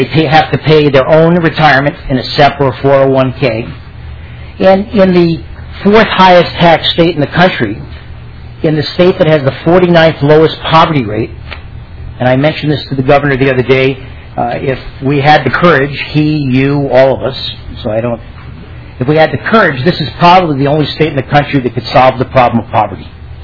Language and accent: English; New York City, New York, United States; I come from New York City. And so I didn't grow up on a farm.